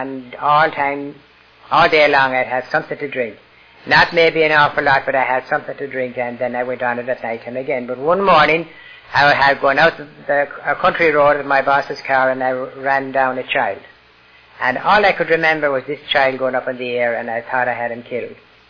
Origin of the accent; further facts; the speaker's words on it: Ireland; moved away; I'm a foreigner. And I was born in Ireland